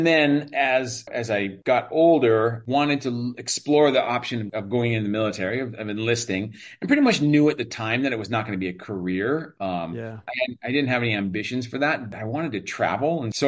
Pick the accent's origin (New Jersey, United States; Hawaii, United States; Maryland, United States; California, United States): Hawaii, United States; Maui; also born or lived in Oahu; I born and raised on Maui. Well, actually, I mean, born on Oahu, and my mom had complications in the pregnancy, so she got shipped over to Oahu.